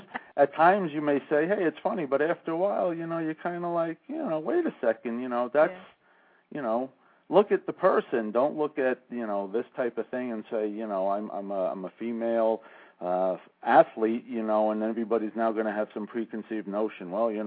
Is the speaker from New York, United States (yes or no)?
yes; Westchester, New York, United States; now in Long Island, United States; You know, I grew up in Westchester. I didn't know anything about lacrosse until I moved to Long Island.